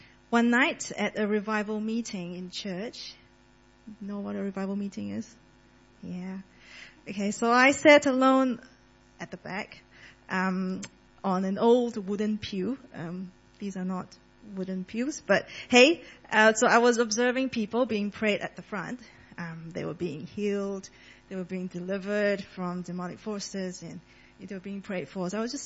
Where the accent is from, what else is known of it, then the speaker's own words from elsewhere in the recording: Sandakan, Sabah, Malaysia; And I grew up in Sandakan, Malaysia. So I was baptized as a baby in St. Michael and All Angels Anglican Church.